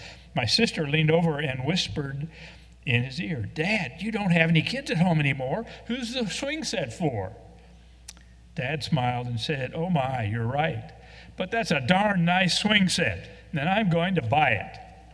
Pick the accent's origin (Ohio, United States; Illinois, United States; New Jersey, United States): Illinois, United States; Chicago; born there; The message told me that I could apply to the state of Illinois, where I was born in Chicago, about 74 years ago, and get my original birth certificate.